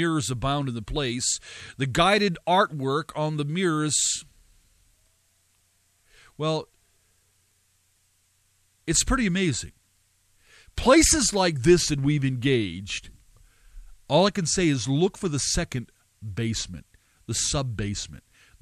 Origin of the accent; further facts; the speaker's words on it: California, United States; I am from Southern California.